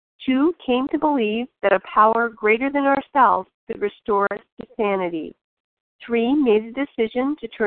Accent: New Hampshire, United States; I'm from New Hampshire.

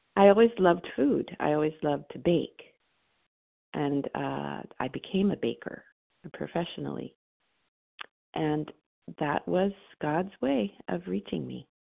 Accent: California, United States; from California, gratefully recovered from compulsive overeating and bulimia, one day at a time.

